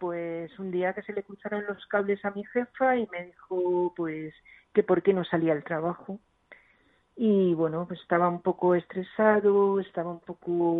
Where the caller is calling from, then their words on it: Madrid, Community of Madrid, Spain; Pues desde Madrid.